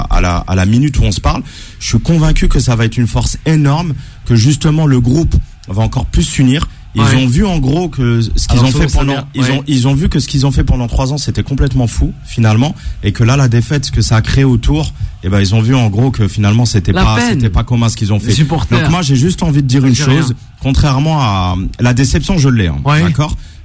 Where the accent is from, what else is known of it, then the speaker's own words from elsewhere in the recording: Algeria; en tant qu'Algérien